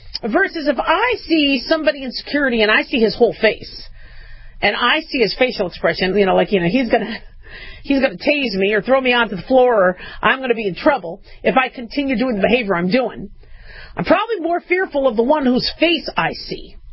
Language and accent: English; Las Vegas, Nevada, United States; I grew up in Vegas when we had 99-cent shrimp cocktail, 99-cent prime rib or whatever.